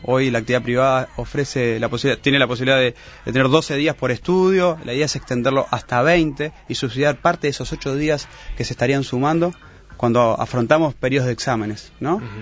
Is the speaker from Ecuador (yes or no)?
no; Uruguay; Soy uruguayo.